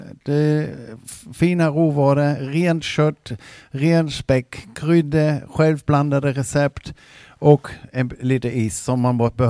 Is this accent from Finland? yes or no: no; Germany; Jag är från Tyskland och